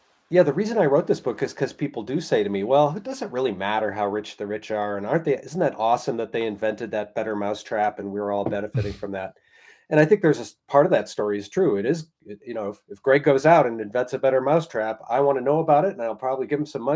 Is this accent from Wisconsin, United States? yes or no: yes; Wisconsin, United States; born there; Sure thing. Yeah, I was born in Wisconsin.